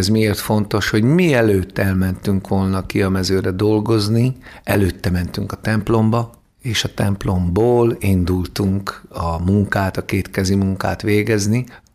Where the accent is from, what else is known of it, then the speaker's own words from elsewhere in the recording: Transylvania, Romania; Gyönyörű helyen születtem, és ott nőttem fel, ezzel ajándékozott meg a jó Isten engem.